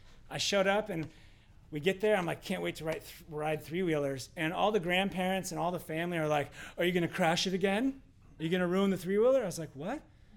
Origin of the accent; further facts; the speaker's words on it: Washington, United States; So I grew up in Washington State.